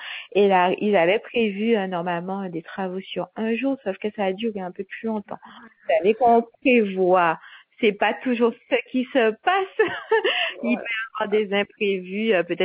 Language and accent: French; Baie-Mahault, Guadeloupe, France; Non, moi je suis de Bemao.